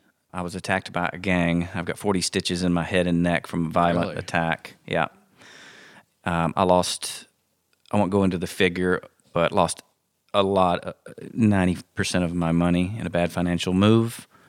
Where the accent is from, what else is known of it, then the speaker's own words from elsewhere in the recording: Livingston, Texas, United States; And I'm from Livingston, just around the corner.